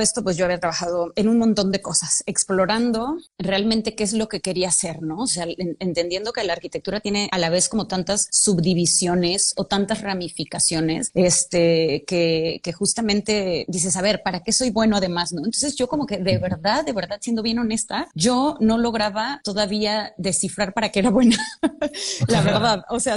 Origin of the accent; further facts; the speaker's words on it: Guadalajara, Jalisco, Mexico; ahorita estoy desde Guadalajara, como les decía, que yo soy de Guadalajara, entonces estoy desde casa